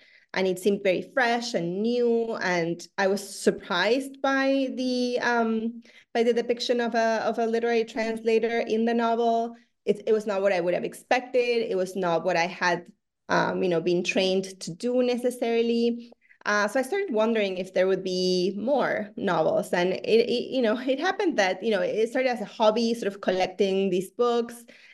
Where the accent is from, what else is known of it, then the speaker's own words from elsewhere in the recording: Buenos Aires, Argentina; English is a second language; I'm originally from Argentina. I was born and raised in Buenos Aires, and that's where I also studied translation.